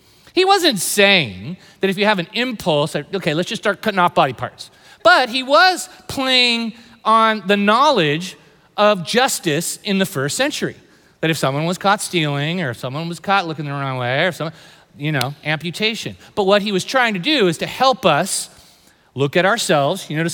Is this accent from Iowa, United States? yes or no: no; San Jose, California, United States; I know for me, you know, I grew up in San Jose.